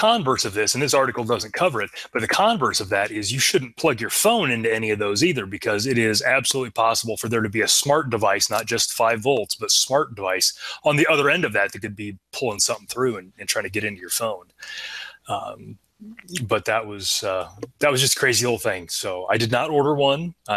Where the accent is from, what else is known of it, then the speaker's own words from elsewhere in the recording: Iowa, United States; So growing up in Iowa